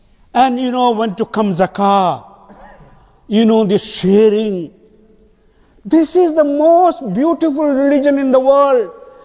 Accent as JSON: {"language": "English", "region": "South India", "country": "India", "said": "now I come from South India"}